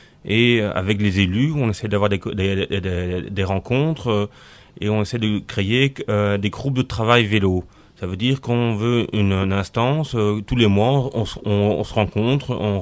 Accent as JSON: {"language": "French", "region": "Brussels", "country": "Belgium", "said": "Les pavés bruxellois, parce que je suis d'origine de Bruxelles, ne sont pas mieux que ceux d'Arras."}